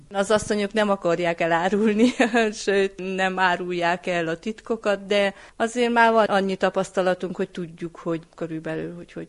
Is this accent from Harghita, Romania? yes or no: yes; Firtănuș, Harghita, Romania; Itt születtünk, máshol sem jobb. Nem is gondolkoztunk ezen soha, hogy elmennénk valahova.